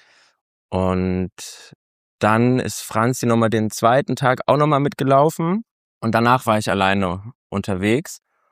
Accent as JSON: {"language": "German", "town": "Cologne", "region": "North Rhine-Westphalia", "country": "Germany", "said": "Und ich komme aus Köln. Also solange ich am Rhein war, war es wie Heimat"}